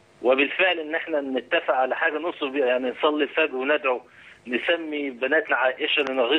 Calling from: Saudi Arabia; أنا بطلب حضرتك من السعودية.

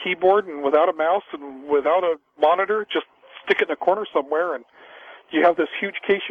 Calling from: Nipomo, California, United States; I'm calling from Napomo.

